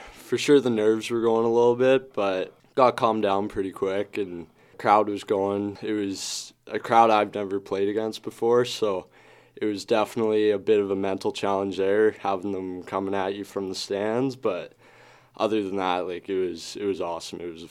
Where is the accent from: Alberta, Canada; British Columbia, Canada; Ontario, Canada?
Alberta, Canada; Calgary; Just growing up in Calgary, he was kind of our hometown hero at the time when I was growing up.